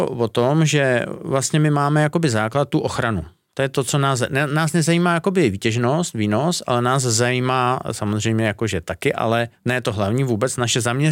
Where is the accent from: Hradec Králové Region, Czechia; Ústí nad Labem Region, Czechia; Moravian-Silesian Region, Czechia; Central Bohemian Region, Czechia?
Ústí nad Labem Region, Czechia; já jsem tam z Podřipska